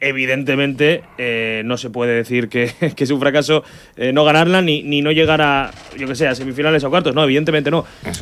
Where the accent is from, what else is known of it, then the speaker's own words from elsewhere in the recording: Bilbao, Basque Country, Spain; es la primera final europea que veo ganar como bilbaíno